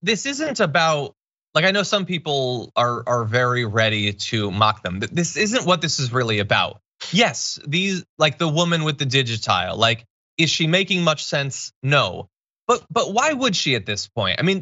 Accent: Connecticut, United States; now in Los Angeles, United States; I find it to be kind of unbearably cold in LA. I grew up in Connecticut, and I have been made so weak, David, by West Coast weather.

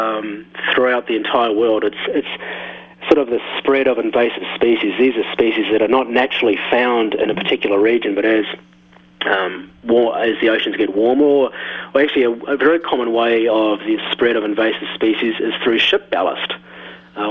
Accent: New Zealand; now in Long Island, United States; Oh, I'm actually live at Long Island. I'm originally from New Zealand, hence the accent, but my wife lives in Long Island

